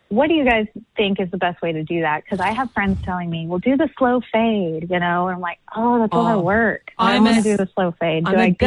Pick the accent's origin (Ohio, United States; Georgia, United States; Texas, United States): Texas, United States; Dallas; I'm from Dallas, yeah.